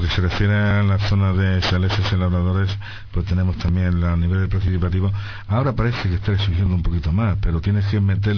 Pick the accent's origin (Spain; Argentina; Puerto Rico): Spain; Córdoba, Andalusia; Yo, la verdad, vengo de otro sitio, de otras tierras. Cuando voy a mi pueblo, que soy de Córdoba